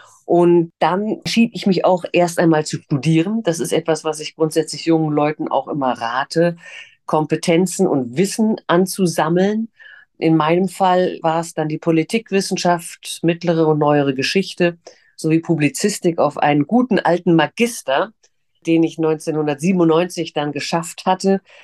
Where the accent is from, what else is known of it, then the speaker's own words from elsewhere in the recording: Mainz, Rhineland-Palatinate, Germany; also born or lived in Berlin / Hannover / Fulda / Stuttgart; Ich bin also in Berlin geboren, habe dann aber in Hannover, Fulda, Stuttgart und dann eben schon lange Zeit in Mainz gelebt, wo ich eben auch 1984 Abitur gemacht habe.